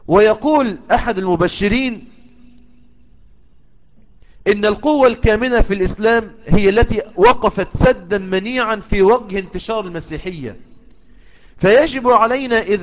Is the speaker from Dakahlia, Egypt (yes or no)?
yes; Mansoura, Dakahlia, Egypt; احنا من المنصورة